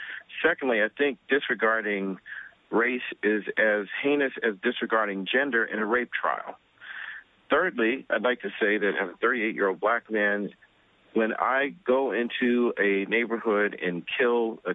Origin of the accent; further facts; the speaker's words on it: the South, United States; And being a Southerner originally